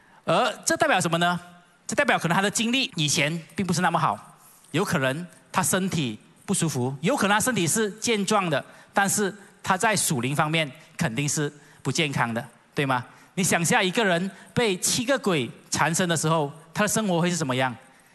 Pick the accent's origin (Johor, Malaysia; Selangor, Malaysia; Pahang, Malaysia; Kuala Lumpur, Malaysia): Pahang, Malaysia; Kuantan; 因为我来自关丹，关丹也是出名咸鱼，